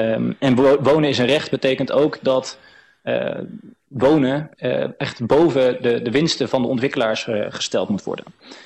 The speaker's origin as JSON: {"language": "Dutch", "region": "Groningen", "country": "Netherlands", "said": "En dan is ook nog 1 ding wat ik als Groninger echt even van mijn hart moet."}